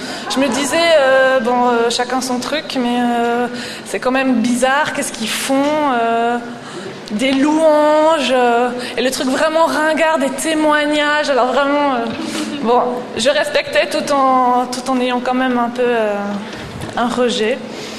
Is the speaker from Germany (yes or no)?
no; Fribourg, Switzerland; Maintenant, je suis fribourgeoise.